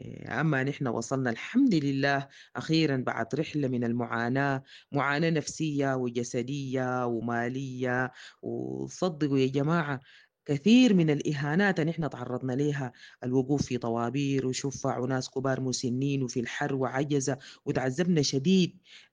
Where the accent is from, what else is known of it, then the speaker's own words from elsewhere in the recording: Sudan; moved away; ونحن من السودان كان بيجونا ناس لاجئين من دول تانية